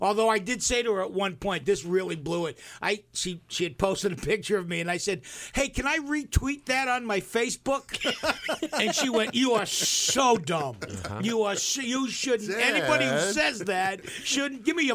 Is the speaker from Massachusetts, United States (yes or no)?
yes; Somerville, Massachusetts, United States; You know, we grew up working class in Somerville and, you know, everybody was pulling their own.